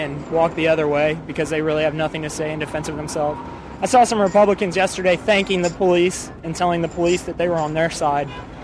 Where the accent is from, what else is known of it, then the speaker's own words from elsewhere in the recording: Knoxville, Tennessee, United States; No, I'm from Knoxville, Tennessee.